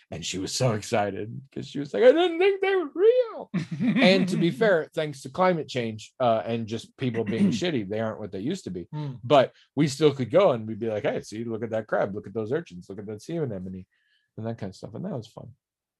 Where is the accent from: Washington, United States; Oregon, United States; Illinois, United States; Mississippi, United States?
Oregon, United States; Because they're not all the same by any stretch, even different parts of it. I grew up in Oregon.